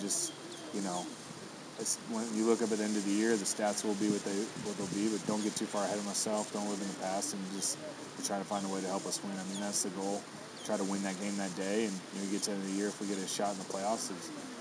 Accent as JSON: {"language": "English", "town": "Houston", "region": "Texas", "country": "United States", "tie": "born or raised there", "said": "I love sports from a young age, and I grew up in Houston. We could play, you know, just about all year round."}